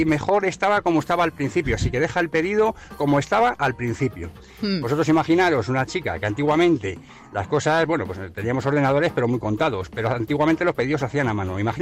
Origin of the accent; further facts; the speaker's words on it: Madrid, Community of Madrid, Spain; Hola amigos … de Madrid